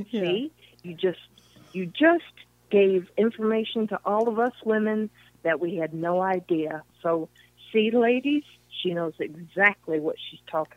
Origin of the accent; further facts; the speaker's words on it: Knoxville, Tennessee, United States; I came from Knoxville, Tennessee, as you well know.